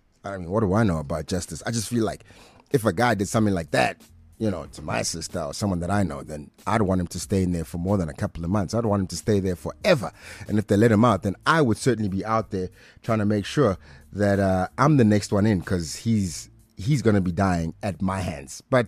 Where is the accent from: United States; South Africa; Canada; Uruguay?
South Africa; Pretoria, Gauteng; Well, because I'm from Pretoria, so it's all good.